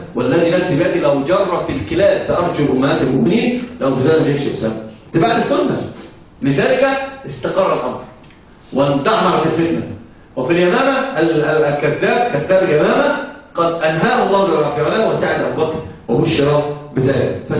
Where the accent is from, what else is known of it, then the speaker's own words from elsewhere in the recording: Egypt; ولكن الفضل عندنا في مصر مثلا ايش يقال ايه؟